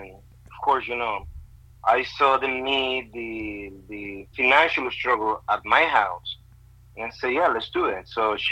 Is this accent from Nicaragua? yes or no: yes; Estelí, Nicaragua; Well, I was born and raised in Estelí, Nicaragua. So that's my birthplace.